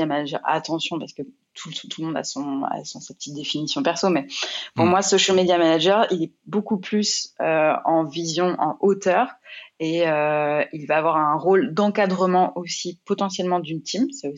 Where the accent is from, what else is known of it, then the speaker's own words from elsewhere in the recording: Angers, Pays de la Loire, France; J'ai commencé assez jeune en alternance à Angers. Je suis originaire d'Angers.